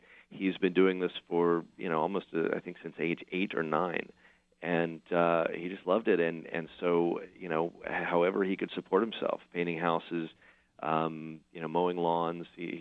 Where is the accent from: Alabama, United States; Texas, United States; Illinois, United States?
Texas, United States; Houston; And, you know, I'm from Houston, so I jumped at the chance to get back out there